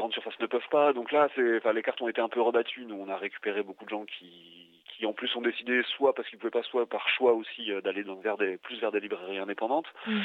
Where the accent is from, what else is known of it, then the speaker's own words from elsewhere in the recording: Rennes, Brittany, France; J'ai fait un stage dans une toute petite librairie d'art à Rennes, là d'où je viens, et ça m'a plu, en fait.